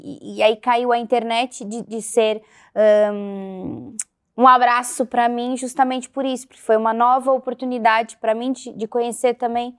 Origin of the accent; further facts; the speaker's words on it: Santa Catarina, Brazil; moved away; porque eu moro, sou de Santa Catarina, o sul do país, e fui para o Rio de Janeiro. E fui morar sozinha, longe da minha família